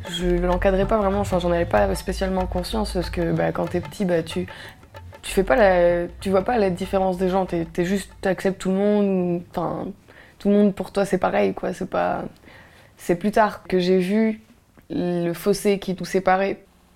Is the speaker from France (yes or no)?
no; Morocco; depuis toute petite, je parle français, je pense en français, quand je rêve en français, pourtant je suis marocaine, j'ai pas les droits des gens français, enfin j'ai pas de passeport rouge, donc aux yeux de la loi, je suis considérée comme une marocaine